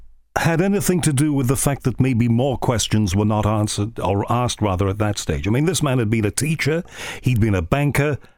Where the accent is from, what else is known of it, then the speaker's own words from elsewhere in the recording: Liverpool, North West England, United Kingdom; I'm from Liverpool originally, so I can remember all of the flag of convenience ships in the port of Liverpool.